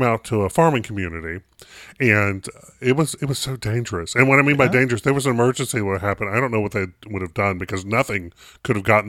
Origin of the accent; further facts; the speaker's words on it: North Carolina, United States; I'm a kid growing up in North Carolina